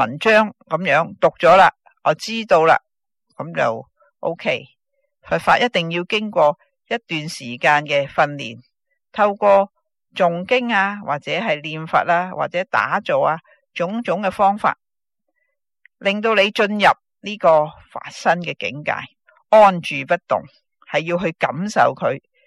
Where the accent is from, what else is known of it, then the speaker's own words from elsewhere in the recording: China; 呢、这个床呢唔同我哋中国人瞓觉嘅床